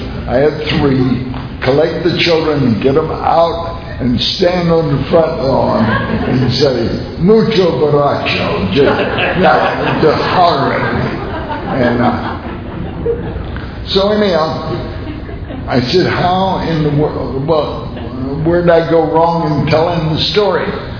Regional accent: Savannah, Georgia, United States; I was born and raised Southern Baptist in Savannah, Georgia, just across the road over here.

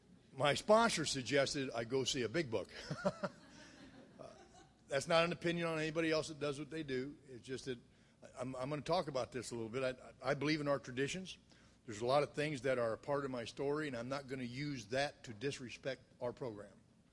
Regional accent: Illinois, United States; I'm from Illinois. We just don't get married.

